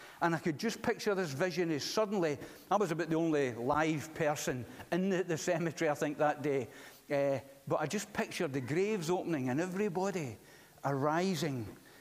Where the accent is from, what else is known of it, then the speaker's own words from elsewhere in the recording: Scotland, United Kingdom; Being a Scotsman, I thought, what is it with these people? Where are the Scots buried?